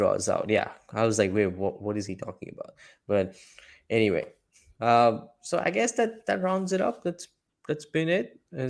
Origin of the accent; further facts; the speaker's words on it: India; Yes, I am Indian, of course.